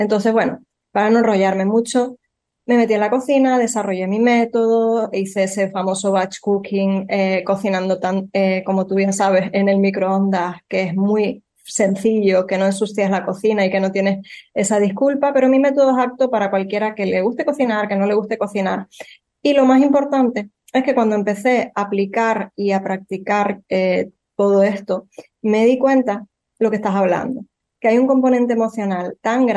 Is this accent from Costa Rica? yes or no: no; Spain; yo tengo 44 años, soy española, vivo en Tenerife